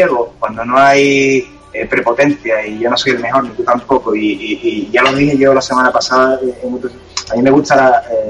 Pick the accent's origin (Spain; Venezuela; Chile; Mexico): Spain; Cádiz, Andalusia; mis primeras horas de vida en Cádiz, de la Caleta. Soy de la Caleta, nací en un hospital que se llama Hospital de Mora.